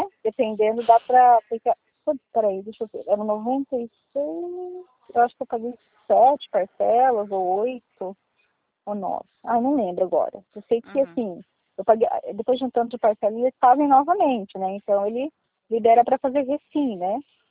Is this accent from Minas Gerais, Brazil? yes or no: no; Maringá, Paraná, Brazil; Nossa, eu sou de Maringá, no Paraná.